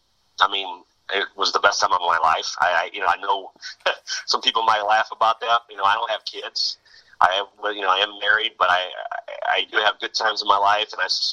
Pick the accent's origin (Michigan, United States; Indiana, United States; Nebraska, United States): Indiana, United States; Lowell; I came in from Lowell, Indiana, and I was, you know, a scared kid